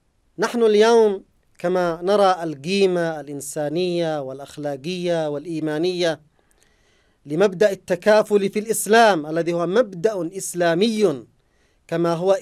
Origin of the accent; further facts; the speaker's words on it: Yemen; وأكبر عرس قد أقيم في بلدنا اليمن على مر التاريخ